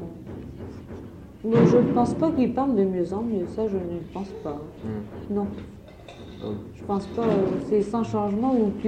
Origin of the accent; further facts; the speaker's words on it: France; On est français, mais on parle français